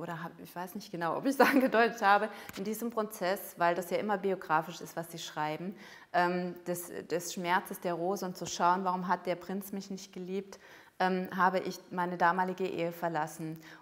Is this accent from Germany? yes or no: yes; Saarland, Germany; Ich stamme aus dem Saarland